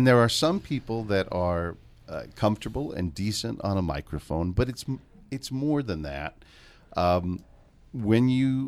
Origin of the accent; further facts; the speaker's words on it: Seattle, Washington, United States; I grew up in Seattle.